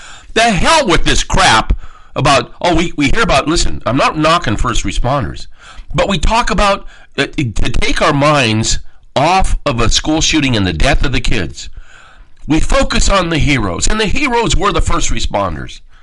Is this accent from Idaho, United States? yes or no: no; San Diego, California, United States; I grew up around El Toro Marine Base and the LTA in Camp Pendleton, San Diego, as a kid growing up.